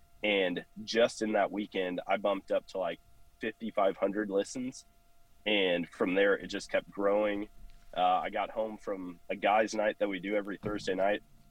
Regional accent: Eau Claire, Wisconsin, United States; So I grew up in Eau Claire, Wisconsin, which for people who don't know, it's about an hour east of Minneapolis, Minnesota, halfway up the state in Wisconsin

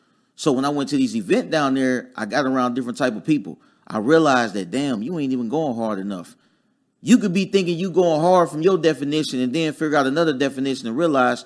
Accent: Dayton, Ohio, United States; I'm from Dayton, Ohio originally.

